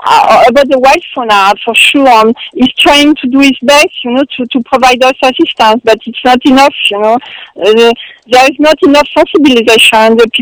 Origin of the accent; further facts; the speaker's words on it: France; English is a second language; I'm a white person. I'm coming from France. It's not my patrimony.